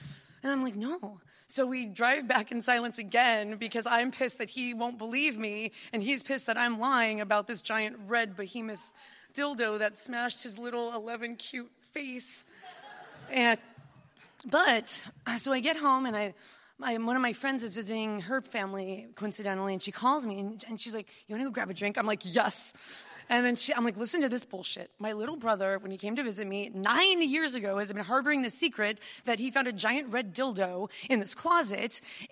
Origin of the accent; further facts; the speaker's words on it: Reno, Nevada, United States; my family is from, I'm from Reno, Nevada, and my grandmother had just passed away.